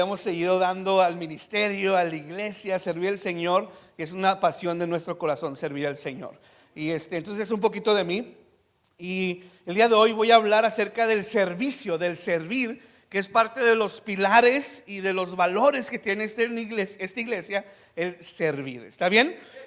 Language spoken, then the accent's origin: Spanish; El Paso, Texas, United States; also born or lived in Ciudad Juárez; now in Tijuana, Mexico; Nací en Ciudad Juárez, Chihuahua, crecí en El Paso, Texas. Y hace 8 años me mudé a Tijuana